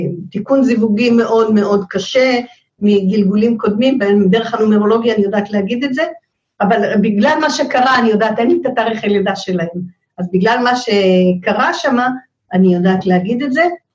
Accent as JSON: {"language": "Hebrew", "town": "Bnei Brak", "region": "Tel Aviv District", "country": "Israel", "tie": "born there", "said": "אני נולדתי בבני ברק. בין משפחה למשפחה של חסידי גור, ואמא פרסייה"}